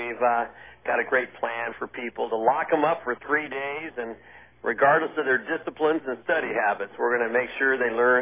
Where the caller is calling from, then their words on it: Scottsdale, Arizona, United States; I'm at home here in Scottsdale, and had a 107-degree day, but still went out and played golf, and it was, we always say it's dry here in Arizona.